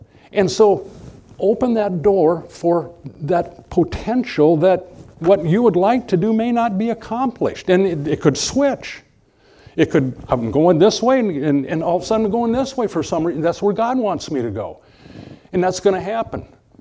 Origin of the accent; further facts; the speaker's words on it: Midwest, United States; I grew up in the Midwest. It was fun as a kid to go out on a cold winter morning to see your breath.